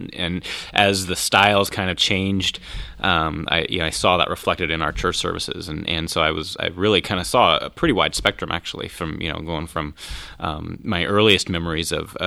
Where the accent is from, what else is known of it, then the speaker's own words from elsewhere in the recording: Kansas, United States; It's funny because I grew up in Southwest Kansas, and so you would think that would be kind of a natural